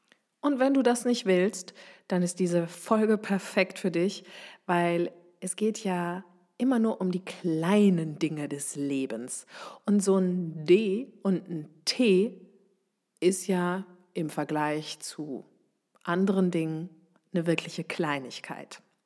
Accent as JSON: {"language": "German", "region": "Baden-Württemberg", "country": "Germany", "accent": "Swabian", "said": "Also bin ich regional unterwegs, natürlich packe ich da meinen Dialekt aus. Da bitte ganz tiefes, breites Schwäbisch."}